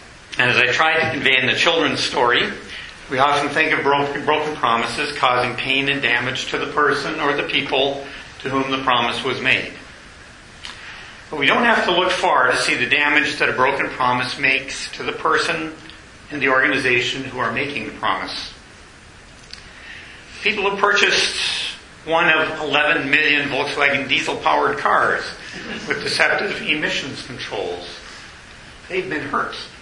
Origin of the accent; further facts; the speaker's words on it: Thunder Bay, Ontario, Canada; I'd grown up in Canadian culture. I was born and raised in Thunder Bay, Ontario, which is a city with a very high proportion of First Nations peoples.